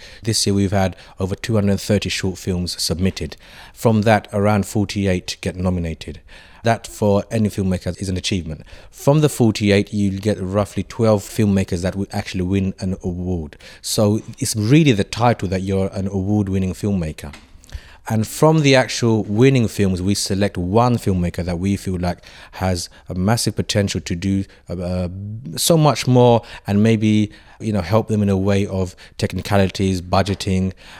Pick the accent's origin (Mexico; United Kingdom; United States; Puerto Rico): United Kingdom; London; I grew up in the East End. I'm an East Londoner.